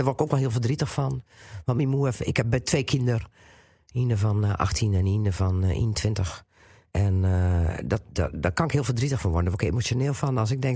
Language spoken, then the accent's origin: Dutch; Drenthe, Netherlands; born there; Dat is de Noord-Hollandse stolboerderij tussen Meppelen en Nijenveen